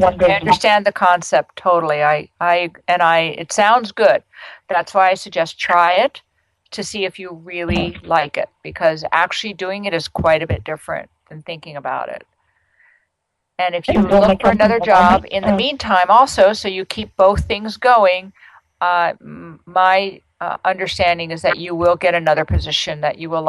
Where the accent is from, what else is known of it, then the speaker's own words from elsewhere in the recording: California, United States; My home state. Hello, California.